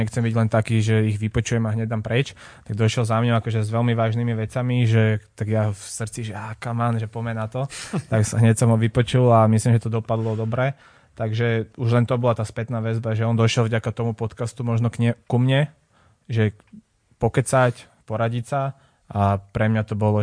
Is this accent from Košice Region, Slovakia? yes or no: no; Bratislava, Bratislava Region, Slovakia; keďže som z Podunajských Biskupíc